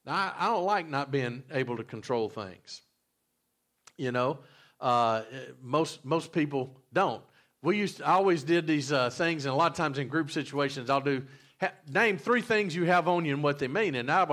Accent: Georgia, United States; I remember when I flew into Baton Rouge. I grew up in Georgia

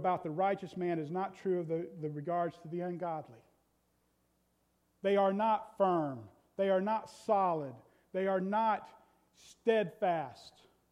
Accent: Florida, United States; You know, growing up in Florida, we lived right in front of an orange grove.

